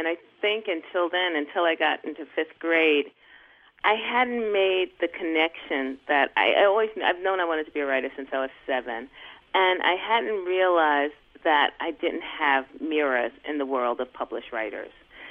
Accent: Brooklyn, New York, United States; And I was growing up in Brooklyn and living in an apartment, and they spoke like we spoke.

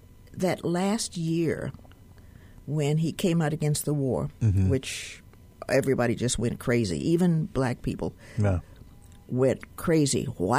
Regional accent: Indiana, United States; born there; I was born in Indiana

